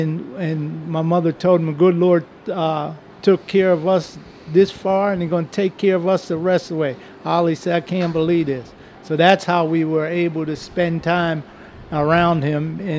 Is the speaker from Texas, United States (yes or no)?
no; Pottsville, Pennsylvania, United States; Yeah, that's my hometown.